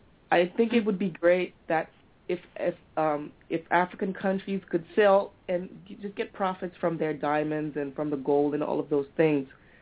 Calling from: Amsterdam, North Holland, Netherlands; Oh, I'm calling from Amsterdam, and it is now 6:30 a.m.

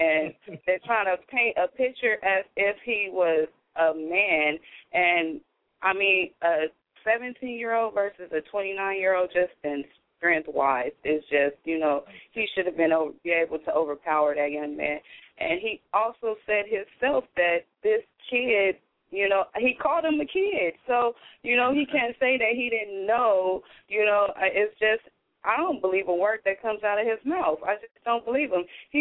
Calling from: California, United States; I'm calling from California.

